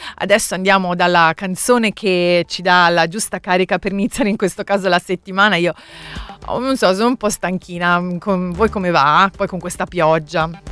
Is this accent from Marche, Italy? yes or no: no; Pisa, Tuscany, Italy; che sono cresciuta a Pisa